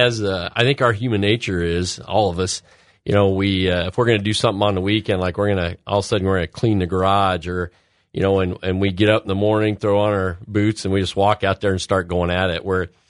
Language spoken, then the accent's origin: English; Roseville, Illinois, United States; I grew up in Roseville.